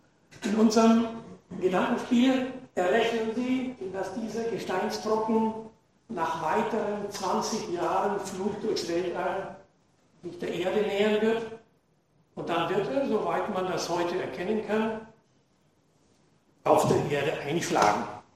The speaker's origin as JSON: {"language": "German", "town": "Nuremberg", "region": "Bavaria", "country": "Germany", "tie": "born there", "said": "ich bin in Nürnberg geboren, habe in Darmstadt an der TH das Diplom der Meteorologie erworben, habe an der TU in Berlin promoviert"}